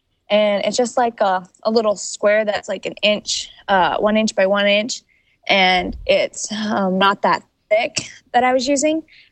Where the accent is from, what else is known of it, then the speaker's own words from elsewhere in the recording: Peyton, Colorado, United States; I'm 18 years old. I'm from Peony, Colorado, and I'm a senior this year.